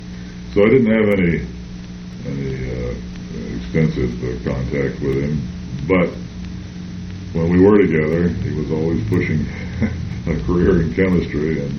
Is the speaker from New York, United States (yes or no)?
no; Oxford, Ohio, United States; Oxford was a small town, and Miami at that time was a relatively small university, perhaps 3,000 students when I attended, and somewhat less as I grew up.